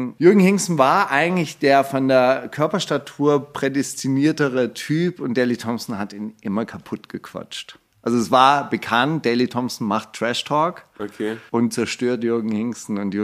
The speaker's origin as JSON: {"language": "German", "town": "Stuttgart", "region": "Baden-Württemberg", "country": "Germany", "tie": "born or raised there", "said": "also wie gesagt, ich bin ja in Stuttgart aufgewachsen"}